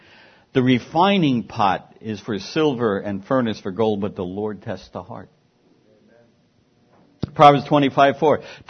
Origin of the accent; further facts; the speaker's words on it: Manhattan, New York, United States; born there; You know, not being a farm boy. I mean, I was born in Manhattan.